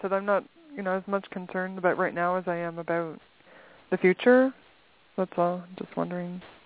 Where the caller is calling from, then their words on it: Canada; I'm calling from Canada.